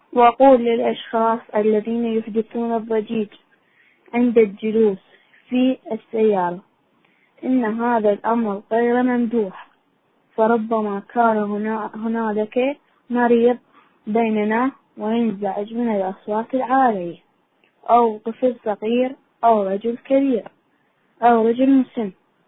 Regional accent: Iraq; من العراق، عمري 10 سنوات.

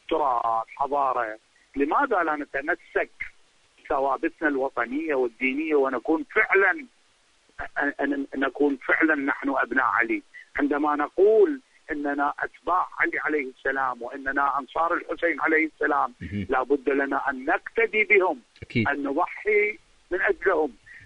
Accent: Iraq; أنا بتقديري المتواضع جدا وأنا ابن العراق ولن أخشى أحد عندما أقول الحقيقة

